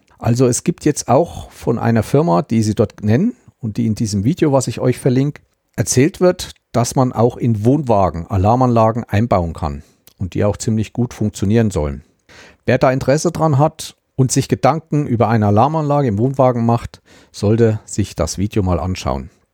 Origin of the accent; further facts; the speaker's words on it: Thuringia, Germany; Ich stamme ja aus dem Landkreis Meiningen-Schmalkalden.